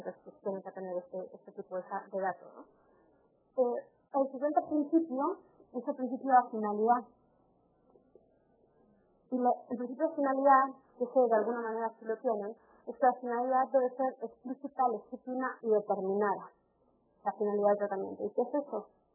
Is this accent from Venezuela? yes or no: no; Spain; como soy española, se me discrimina